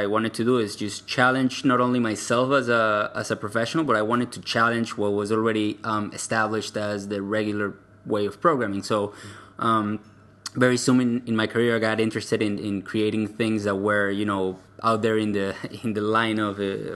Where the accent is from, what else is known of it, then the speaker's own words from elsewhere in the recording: Venezuela; English is a second language; I'm from Venezuela originally, with family from Colombia and roots from actually Europe.